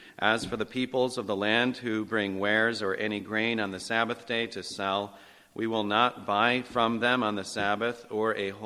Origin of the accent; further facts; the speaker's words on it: Whitesboro, New York, United States; Just a little bit of background from where I'm from. Like I said, we're from Whitesboro, New York. That's central New York.